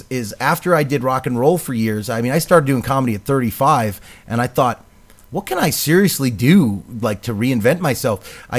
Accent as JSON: {"language": "English", "region": "New England", "country": "United States", "said": "I'm from New England."}